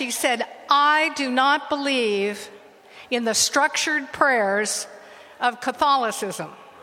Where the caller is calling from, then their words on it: Rancho Cordova, California, United States; from Rancho Cordova, about 10 miles east of Sacramento, California.